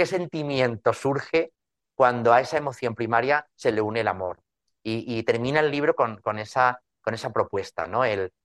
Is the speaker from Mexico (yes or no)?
no; Tarazona de la Mancha, Castilla-La Mancha, Spain; born there; aquí en Tarazona de la Mancha, que es donde la he presentado, que es mi pueblo natal